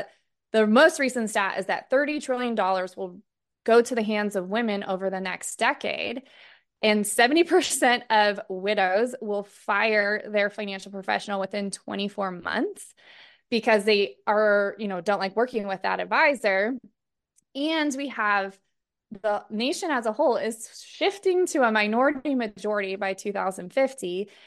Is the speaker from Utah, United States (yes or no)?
yes; Orem, Utah, United States; So I grew up in Orem, Utah. I drove on 800 West, if you're familiar, for elementary school, junior high school, and college.